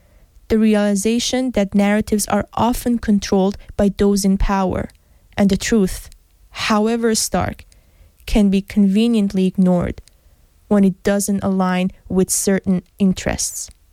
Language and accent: English; Iran; now in Switzerland; the ongoing situation in my home country of Iran while I'm in exile.